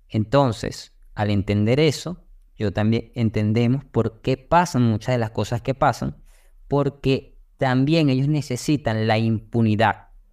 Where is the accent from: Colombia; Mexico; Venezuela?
Venezuela; Fíjate, sí, obviamente, soy venezolano.